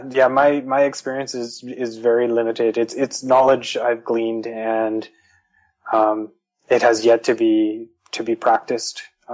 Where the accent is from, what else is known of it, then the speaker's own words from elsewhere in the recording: Calgary, Alberta, Canada; born there; I was born in Calgary, on the land known as Canada